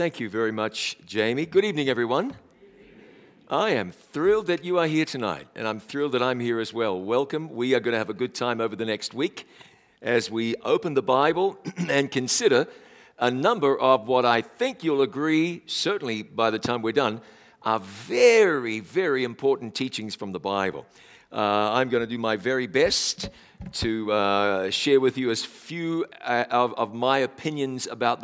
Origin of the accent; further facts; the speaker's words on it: New Zealand; now in Tennessee, United States; I'm originally from New Zealand, and that's about as far south as you can get.